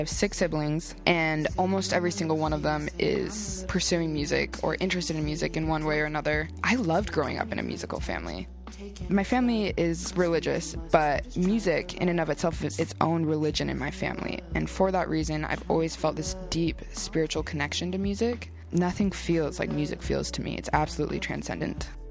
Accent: Orem, Utah, United States; I'm from Orem, Utah. I'm a rap artist out of Salt Lake area.

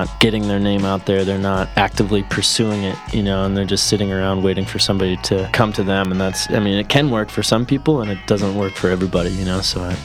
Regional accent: Minnesota, United States; I'm 23 years old. Snowboard and I skateboard and I'm from Minnesota.

